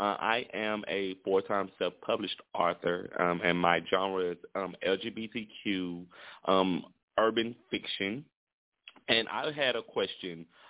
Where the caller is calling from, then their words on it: Shreveport, Louisiana, United States; And I am calling from Shreveport, Louisiana.